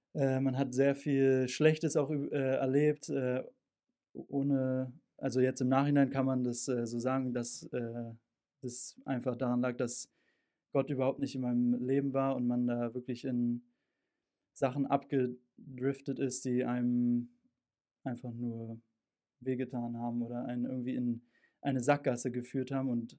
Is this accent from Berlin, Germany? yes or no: yes; Berlin, Germany; born there; ich bin geboren in Berlin. Ich bin 24 Jahre alt, im Januar 24 geworden. Und ich bin zwar getauft worden als Baby, aber nie überhaupt mit Religion aufgewachsen.